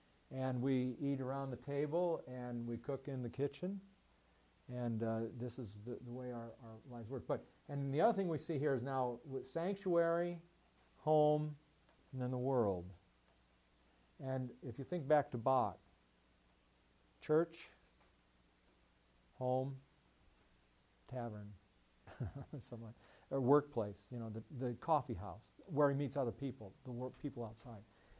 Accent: Kansas City, United States; I come from Kansas City, and Lewis and Clark, you know, we know all about rivers and moving culture.

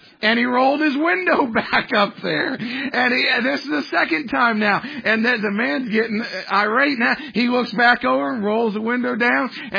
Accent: Maine, United States; I can't say I ever did this growing up in Maine, just be honest with you

